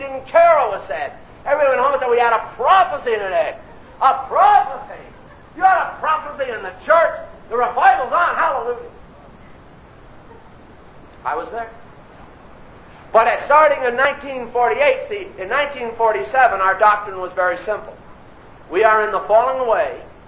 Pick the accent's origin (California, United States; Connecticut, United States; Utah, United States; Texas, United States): Connecticut, United States; And I come from Connecticut, which I don't think the Assemblies of God had heard